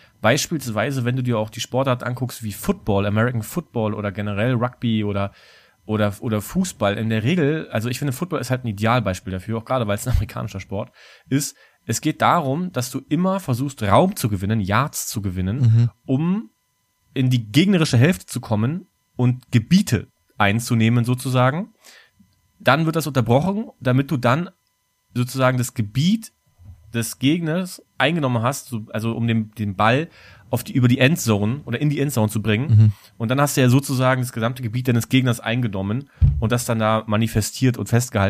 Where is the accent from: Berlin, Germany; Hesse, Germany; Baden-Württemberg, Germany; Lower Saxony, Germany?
Berlin, Germany; wo ich herkomme, so Ostberliner Teil, Brandenburg und so